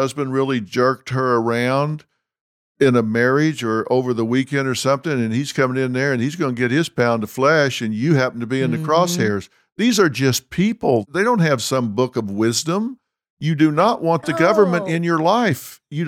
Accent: Texas, United States; I'm from Texas. We have a home in L.A., and we have a home in Texas.

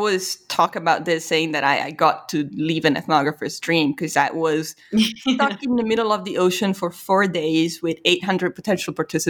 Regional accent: Italy; English is a second language; And then immediately it was like, yeah, you know, I'm from Italy.

